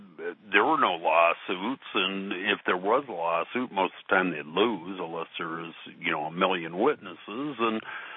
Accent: Flint, Michigan, United States; I grew up in Flint. I became an EMT when I was 18 years old

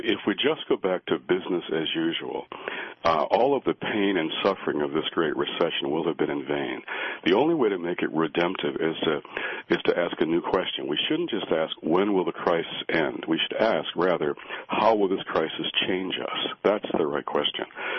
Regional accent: Detroit, Michigan, United States; My hometown, and 30% unemployment, probably about 50 in reality.

